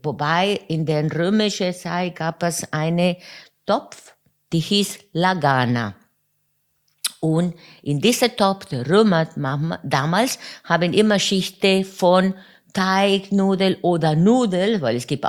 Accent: Buenos Aires, Argentina; moved away as an adult; Ja, geboren in Buenos Aires und dort bis 26 Jahre gewohnt.

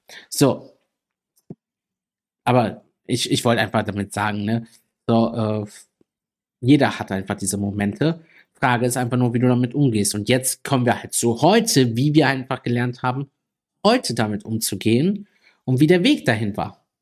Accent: Italy; ich bin ein sehr temperamentvoller Mensch, ich bin Italiener.

